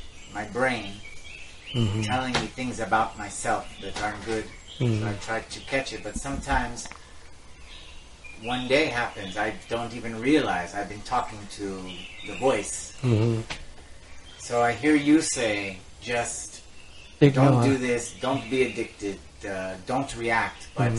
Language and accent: English; California, United States; English is a second language; California.